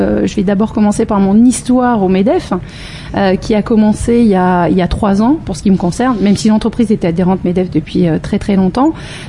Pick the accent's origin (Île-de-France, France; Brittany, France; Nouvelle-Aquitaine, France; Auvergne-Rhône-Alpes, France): Nouvelle-Aquitaine, France; Limoges; moi, je suis née à Limoges. J'y tiens. C'est important pour moi. Donc j'ai grandi à Limoges, j'ai fait mes études à Limoges en commerce international.